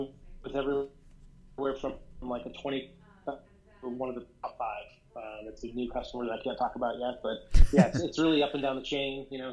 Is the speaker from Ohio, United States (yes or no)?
yes; Youngstown, Ohio, United States; also born or lived in Florida; now in Cincinnati, United States; I grew up in Youngstown, Ohio.